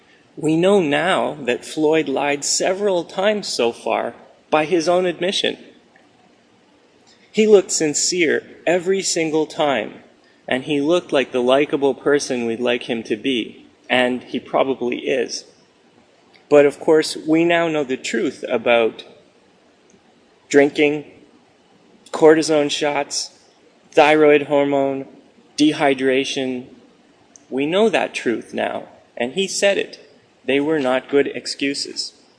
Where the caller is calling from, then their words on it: Montreal, Quebec, Canada; from Montreal, Canada.